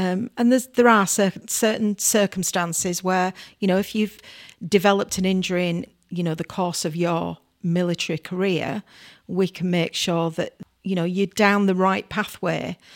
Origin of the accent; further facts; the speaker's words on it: Bradford, Yorkshire and the Humber, United Kingdom; born there; I said, well, I was born in Bradford.